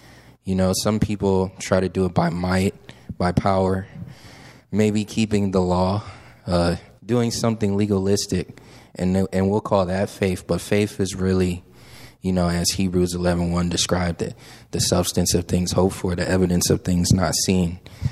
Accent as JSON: {"language": "English", "town": "Wilmington", "region": "Delaware", "country": "United States", "said": "I'm clearly not from Virginia. I'm actually from somewhere further up north, Wilmington, Delaware. I lived in the city for a good portion of my life"}